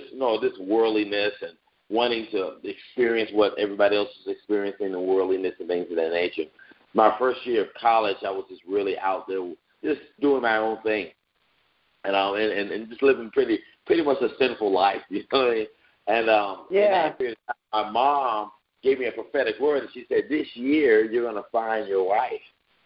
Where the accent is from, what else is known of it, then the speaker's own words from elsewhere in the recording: Virginia Beach, Virginia, United States; I was raised in Virginia. I'm from Virginia. Actually, I'm from Virginia, the Virginia Beach area. And so I was raised in a church, Rock Church in Virginia Beach with John and Ann Jimenez.